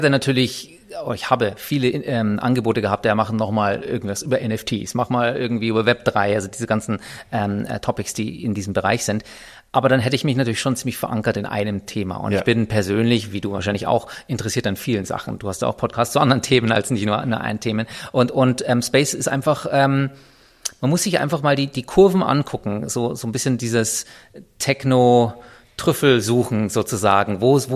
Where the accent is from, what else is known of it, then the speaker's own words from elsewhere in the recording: Ingolstadt, Bavaria, Germany; Ich bin ursprünglich hier aufgewachsen in Ingolstadt